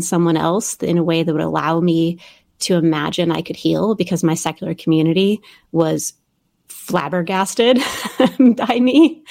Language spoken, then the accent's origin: English; Midwest, United States; I was raised in the Midwest and became an evangelical Christian when I was in seventh grade